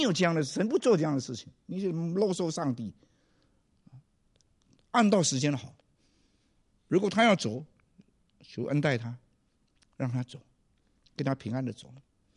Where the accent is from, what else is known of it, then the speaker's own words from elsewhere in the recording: Fujian, China; 你有没有看到我们福建人呢很坏